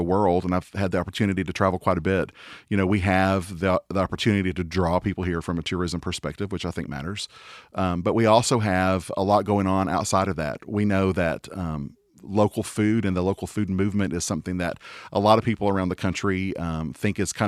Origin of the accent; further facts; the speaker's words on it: Kentucky, United States; where I grew up in Lawrence County.